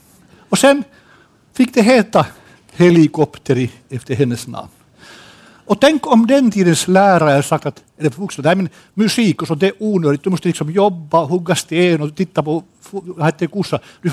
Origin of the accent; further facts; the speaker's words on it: Finland; Och jag kommer från Finland för början.